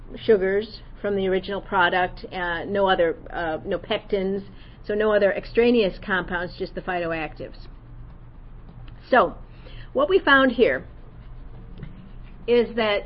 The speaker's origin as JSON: {"language": "English", "region": "North Carolina", "country": "United States", "said": "So we're from North Carolina, so we focused on North Carolina crops."}